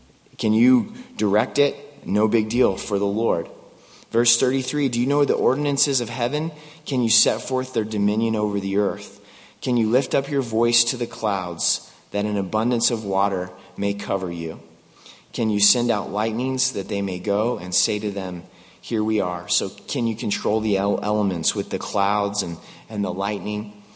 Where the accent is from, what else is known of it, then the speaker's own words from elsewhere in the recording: West Coast, United States; Growing up around the Pacific Ocean, it doesn't freeze. And on my wife and I's honeymoon, we went out to Maine because she's from Denver, Colorado. I'm from the West Coast. Neither of us had been to the East.